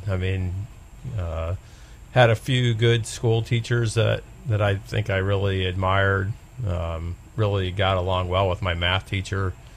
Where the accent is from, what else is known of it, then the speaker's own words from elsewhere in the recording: Avon, Connecticut, United States; The center of the state, a small town called Avon, had about 8,000 people in it. Pretty normal New England town.